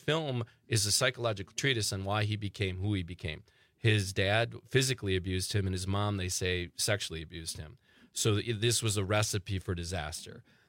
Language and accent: English; Waupaca, Wisconsin, United States; I'm from Waupaca, about 15 minutes from Plainfield.